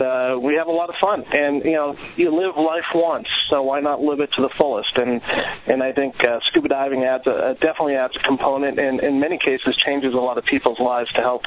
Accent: Massachusetts, United States; And where I grew up in Massachusetts, it was a small town. There wasn't a lot of scuba divers.

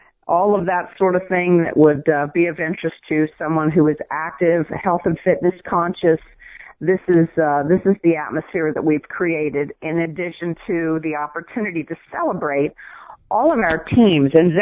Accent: Baltimore, Maryland, United States; I've loved hockey since I grew up in Baltimore with no NHL team, but I was following the AHL league there.

